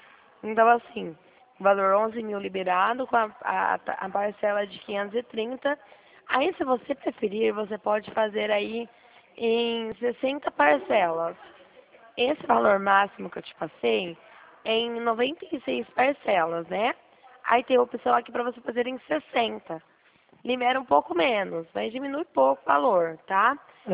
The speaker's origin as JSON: {"language": "Portuguese", "town": "Dracena", "region": "São Paulo", "country": "Brazil", "said": "Eu sou de Dracena, tá?"}